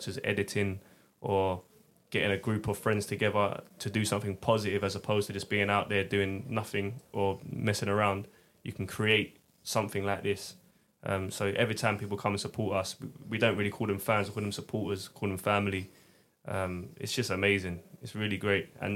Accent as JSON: {"language": "English", "town": "Lewisham", "region": "London", "country": "United Kingdom", "said": "We're from Lewisham, Bromley. It's all the same kind of thing, really."}